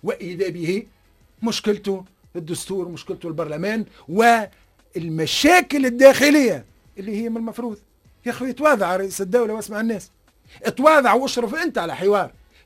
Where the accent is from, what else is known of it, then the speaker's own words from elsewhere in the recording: Tunisia; أنا كتونسي، أنت كتونسي مقابلني ما عندكش الحق رأي في بلادك